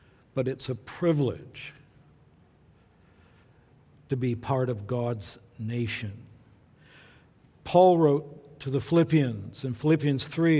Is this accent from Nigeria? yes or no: no; Groton, Vermont, United States; also born or lived in New Hampshire; I was born in New Hampshire, just across the Connecticut River from the village where I grew up in Vermont. By the way, my dad and mom never left the village of Groton, Vermont.